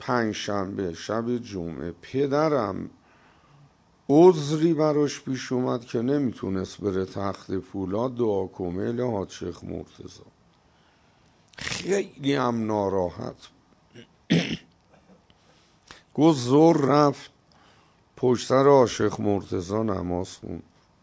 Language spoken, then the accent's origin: Persian; Tehran, Tehran Province, Iran; گو اهل کجایی؟ گودم تهرون. گو چی کار میکنی؟ گودم قوم طلبم، درس میخونم.